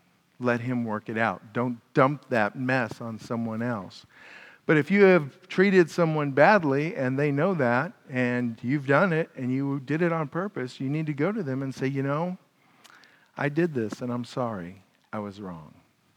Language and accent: English; California, United States; I'm okay with Spanish. I was raised in Southern California, otherwise known as Northern Mexico.